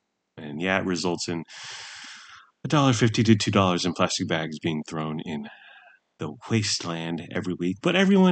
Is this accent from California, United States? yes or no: yes; San Diego, California, United States; So I'm from the Tony suburbs in San Diego, and we had a swim and tennis club.